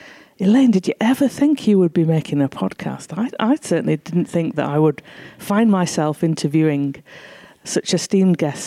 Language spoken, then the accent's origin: English; Barnsley, Yorkshire and the Humber, United Kingdom; now in Bradford, United Kingdom; I'm from Barnsley originally. But I have really thrown myself into being an honorary Bradfordian now, living and working in Bradford.